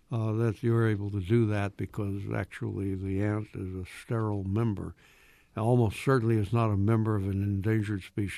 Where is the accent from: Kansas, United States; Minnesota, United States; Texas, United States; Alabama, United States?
Alabama, United States; It's actually centered on it's my southern novel. You know, I'm from Alabama